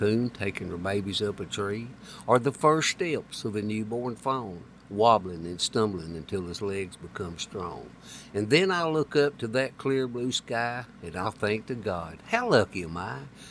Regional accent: Tennessee, United States; He's one of the ones that nicknamed me … because I was from Tennessee.

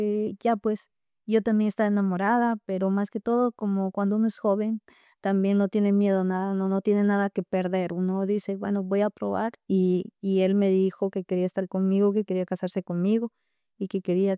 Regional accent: Tena, Napo, Ecuador; moved away; Yo vengo de la selva de la Amazonía ecuatoriana, de una ciudad que ahora tiene como 30.000 habitantes. Se llama Tena y está en la provincia de Napo de Ecuador. Y allá hay mucha selva.

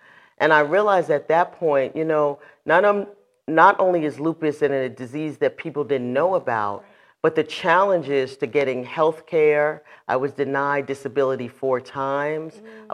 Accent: New York, United States; also born or lived in Boston; now in New Jersey, United States; And I'm born and raised in New York, and I live in New Jersey, and I've lived in Boston.

